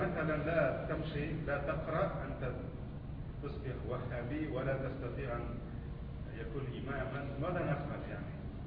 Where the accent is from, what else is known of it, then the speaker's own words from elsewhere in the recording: Russia; Arabic is a second language; عندنا في روسيا موجود بدعة قديمة من زمن